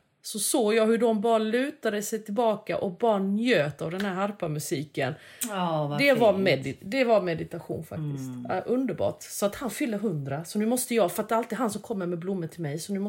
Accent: Växjö, Kronoberg County, Sweden; de rätterna jag serveras där, eller som jag har vuxit upp med i Växjö

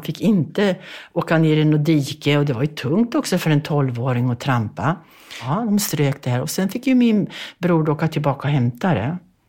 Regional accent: Bergslagen, Sweden; born there; Jag föddes i Bergslagen på en bondgård 1942.

